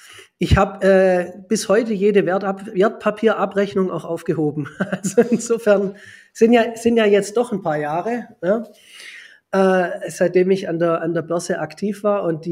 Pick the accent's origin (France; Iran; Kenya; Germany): Germany; Stuttgart, Baden-Württemberg; ich bin in Stuttgart geboren, 1975. Gehe also ziemlich auf die 50 zu, bin hier auch hängen geblieben. Ich kürze es ein bisschen ab. Also ich bin im Stuttgarter Westen aufgewachsen